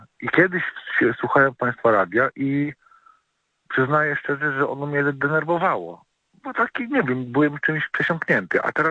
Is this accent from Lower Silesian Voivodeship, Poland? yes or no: no; Gdańsk, Pomeranian Voivodeship, Poland; jestem z Gdańska.